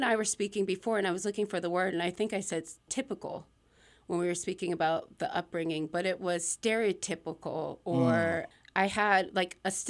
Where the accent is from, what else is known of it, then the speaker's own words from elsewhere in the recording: Philadelphia, Pennsylvania, United States; Yeah, I'm from Philadelphia. I kind of bounced around a lot.